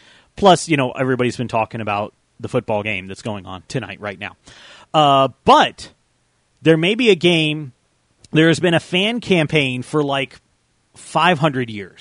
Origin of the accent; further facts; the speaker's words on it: Atlanta, Georgia, United States; And I'm from Atlanta, and I don't know how to drive in snow, as obvious.